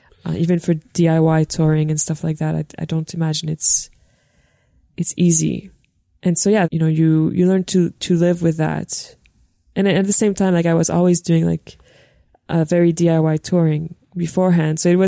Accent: Montreal, Quebec, Canada; I'm from Montreal, yeah. I was born on the North Shore.

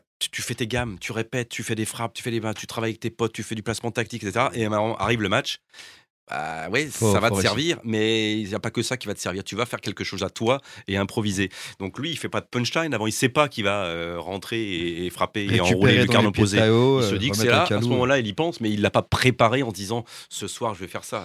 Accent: Lyon, Auvergne-Rhône-Alpes, France; Je suis lyonnais.

